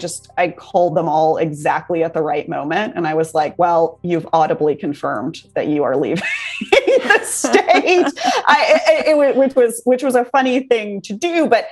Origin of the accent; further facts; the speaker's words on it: Texas, United States; I grew up in Texas. I love this state. I live here now. I own a house here. I'm going to live here for the rest of my life. Like, I'm Texas through and through.